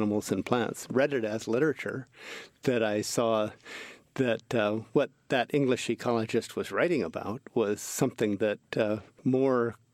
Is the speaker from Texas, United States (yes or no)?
no; Honolulu, Hawaii, United States; I was born in Hawaii and was fortunate enough to be raised in the forest above the city of Honolulu